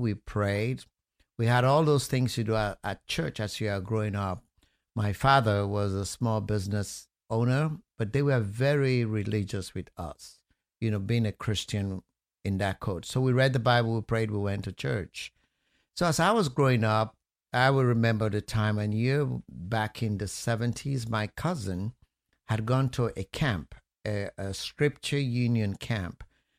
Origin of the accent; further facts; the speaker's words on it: Sierra Leone; You could tell I have an accent, which I know you two do, right? Everybody. Well, my home country is Sierra Leone in West Africa.